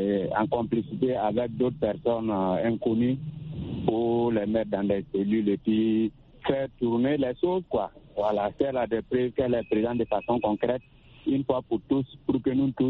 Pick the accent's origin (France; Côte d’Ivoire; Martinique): Côte d’Ivoire; born there; Moi, je suis né en Côte d'Ivoire